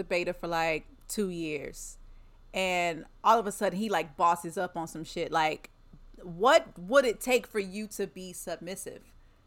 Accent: Lexington, United States; But this girl from my hometown, Lexington, she posted.

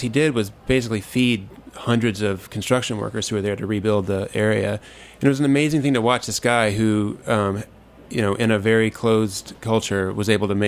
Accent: South Carolina, United States; on this like really rural island we grew up on outside of Charleston.

